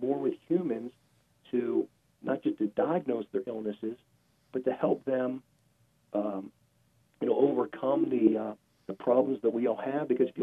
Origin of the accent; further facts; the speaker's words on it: Pittsburgh, Pennsylvania, United States; that's what I saw as a kid growing up in Pittsburgh, as many of the mills and factory jobs shut down.